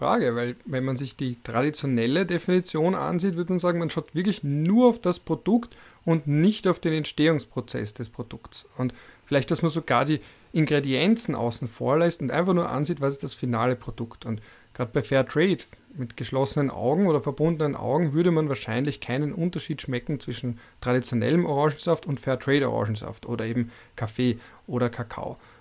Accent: Austria; also als Österreicher, wenn wir jetzt eine Automobilindustrie aufbauen wollen würden

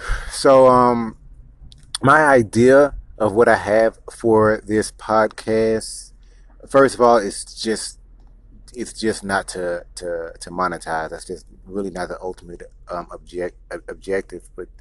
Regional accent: Waco, Texas, United States; Born and raised in Waco, Texas.

